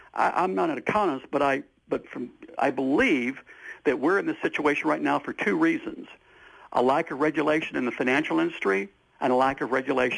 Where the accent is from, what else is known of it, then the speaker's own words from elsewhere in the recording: Houston, Texas, United States; And again, I'm from Houston, Texas. My father worked for Shell Oil Company.